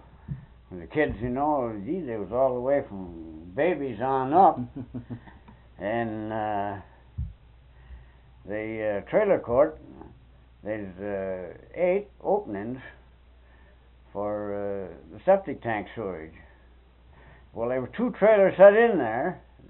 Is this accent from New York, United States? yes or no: yes; Munsville, New York, United States; And where are you from up there? And I said, Munsville.